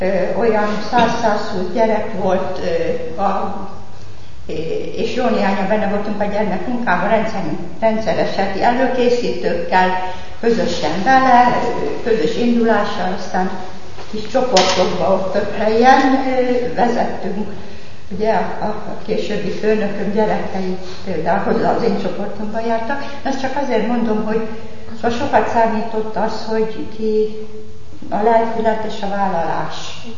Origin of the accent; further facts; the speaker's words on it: Szeged, Csongrád-Csanád, Hungary; Én szegedi vagyok